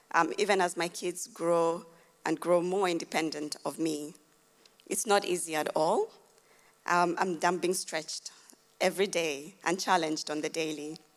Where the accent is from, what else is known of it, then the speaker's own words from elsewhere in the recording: Kenya; now in Australia; I was born and raised in Kenya, and even though I tried to raise my children as I was raised, I have to be mindful that the environment and the culture is very different here in Australia